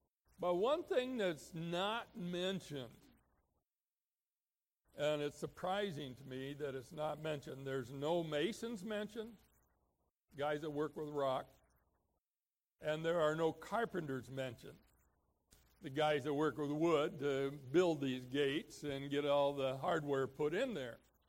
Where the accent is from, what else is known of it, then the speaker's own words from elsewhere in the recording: Oregon, United States; I'm from Oregon, and I've always thought for many years that I was born about 100 years late.